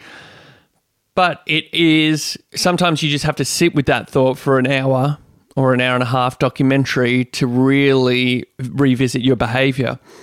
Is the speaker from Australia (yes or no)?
yes; Western Australia, Australia; I am from Western Australia and was a keen bodyboarder